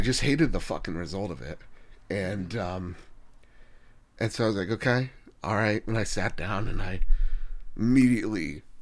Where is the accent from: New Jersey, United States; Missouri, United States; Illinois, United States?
New Jersey, United States; we're loud from New Jersey, right?